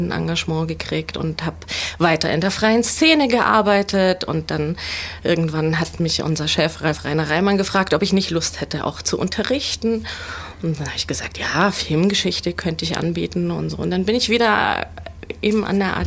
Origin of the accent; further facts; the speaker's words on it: Bayreuth, Bavaria, Germany; Ursprünglich komme ich aus Bayreuth und bin dort aufgewachsen, habe Abitur gemacht dort